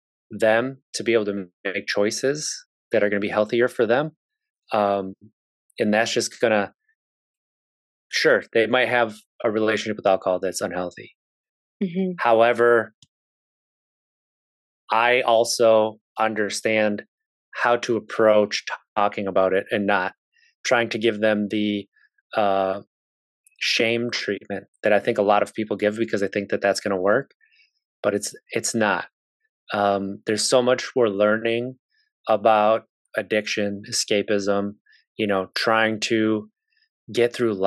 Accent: Wisconsin, United States; I grew up in Wisconsin, which is by far and away the highest consumers of alcohol in the United States.

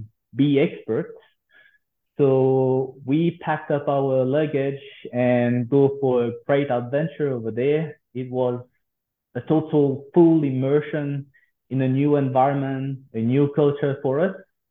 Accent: French Polynesia; So we are from Tahiti originally, so we are Tahitian. Over there, we start learning a little bit about bees, beekeeping.

